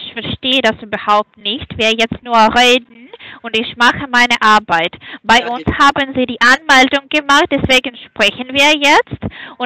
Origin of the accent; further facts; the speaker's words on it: Hungary; German is a second language; Ich komme aus Ungarn.